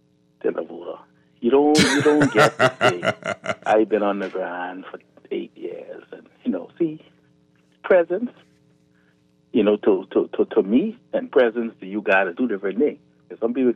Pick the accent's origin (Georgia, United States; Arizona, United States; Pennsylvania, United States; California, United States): Georgia, United States; Golden Isles; Listen, I'm from Golden Isles.